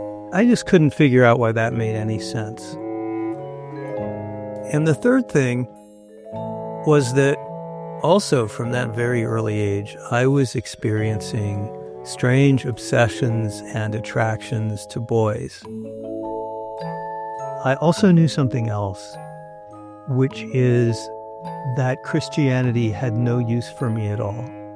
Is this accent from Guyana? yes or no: no; Phoenix, Arizona, United States; born there; I was born in Phoenix, Arizona, in 1960, at a very different time.